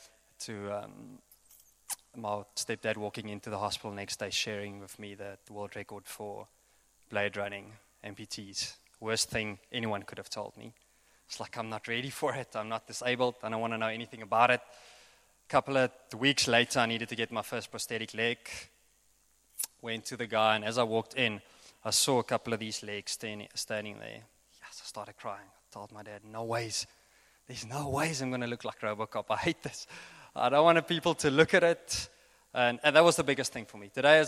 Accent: Bloemfontein, Free State, South Africa; I grew up in the Free State, in Bloem.

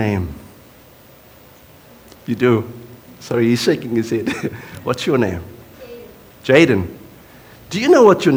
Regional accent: Cape Town, Western Cape, South Africa; I'm a Cape Colored. I didn't know if you know that. I grew up on the Cape Flats.

